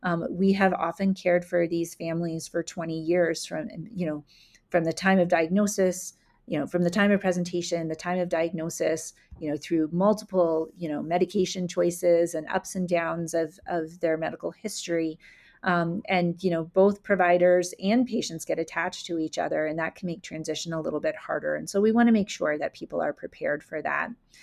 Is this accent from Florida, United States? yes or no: no; Colorado, United States; Well, I think at the beginning you mentioned that I'm from Colorado.